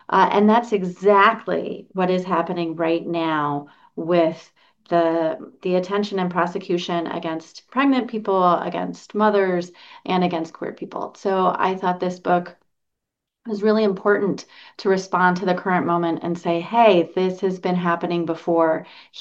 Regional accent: Indiana, United States; I'm married to another woman in my home state of Indiana

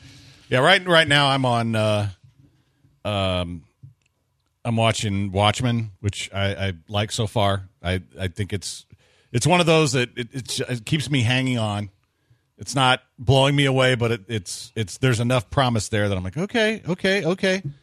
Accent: United States; And I'm not Canadian. Stop that.

